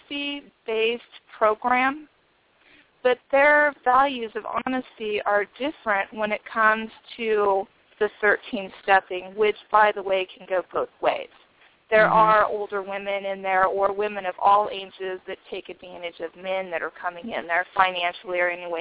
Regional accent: Nebraska, United States; I am from Nebraska.

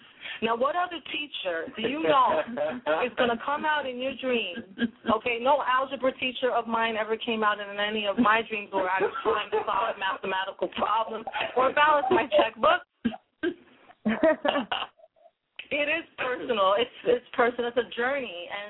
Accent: Bronx, New York, United States; first language Spanglish; since my first language is Spanglish, I'm a third generation Puerto Rican from the Bronx, and that's what we grew up speaking, so you will hear Spanish words in my poetry all the time.

